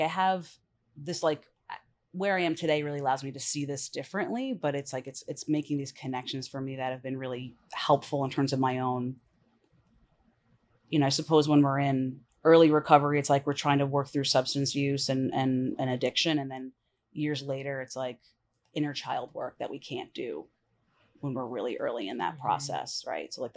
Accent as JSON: {"language": "English", "town": "Manhattan", "region": "New York", "country": "United States", "tie": "born there", "said": "I was born in Manhattan when we were, I'm a twin."}